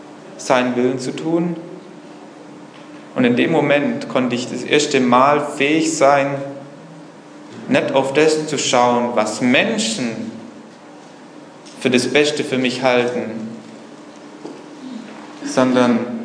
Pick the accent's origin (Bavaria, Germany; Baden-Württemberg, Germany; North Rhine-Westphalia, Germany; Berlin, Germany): Baden-Württemberg, Germany; Stuttgart; Ich komme aus dem Raum Stuttgart.